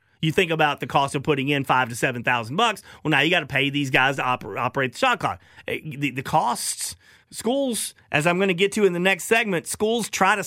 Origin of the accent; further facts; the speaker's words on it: Bryant, Arkansas, United States; My hometown, Bryant, Arkansas. All right, so white school.